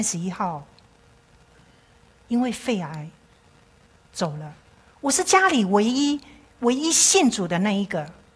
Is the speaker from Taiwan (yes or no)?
yes; Chiayi, Chiayi County, Taiwan; also born or lived in Miaoli; 因为我是苗栗出生的，我是客家人，后来搬到嘉义去，因为我的奶奶住在嘉义。